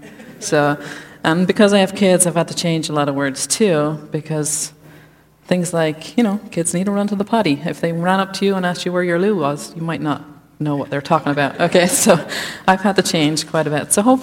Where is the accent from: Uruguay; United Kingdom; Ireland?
Ireland; moved away as an adult; now in United States; for those who don't know you, yes, I come from 6,000 miles away. I grew up in Ireland, and I married Brian at the back there almost 11 years ago, and I've been in America since.